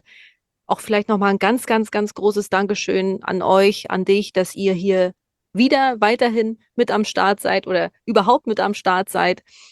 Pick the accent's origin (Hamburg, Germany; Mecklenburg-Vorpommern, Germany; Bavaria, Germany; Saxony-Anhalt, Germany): Mecklenburg-Vorpommern, Germany; Rostock; Also ich komme ja hier aus Rostock, aus dem Norden, ganz nah hier ostseemäßig und so.